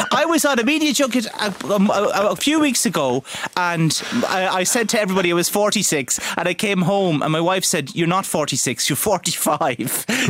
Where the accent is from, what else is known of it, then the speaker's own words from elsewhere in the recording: Cork, County Cork, Ireland; We're drinking Barry's tea and just thinking, God, if I can't leave here anymore without saying I'm from Cork.